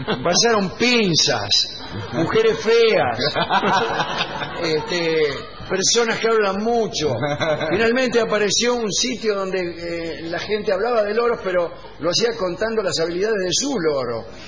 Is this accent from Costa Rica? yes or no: no; Salto, Uruguay; soy de Salto, Uruguay, y tengo 32.